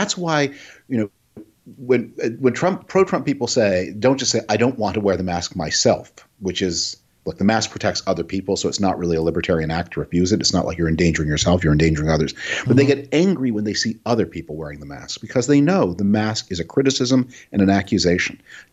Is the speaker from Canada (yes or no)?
yes; Canada; I'm originally from Canada.